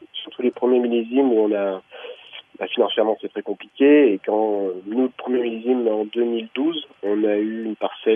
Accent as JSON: {"language": "French", "town": "Tournon-sur-Rhône", "region": "Auvergne-Rhône-Alpes", "country": "France", "said": "Je suis originaire de la région de Tournon-sur-Rhône, dans la vallée du Rhône-Nord, et ma famille faisait du vin depuis une dizaine de générations."}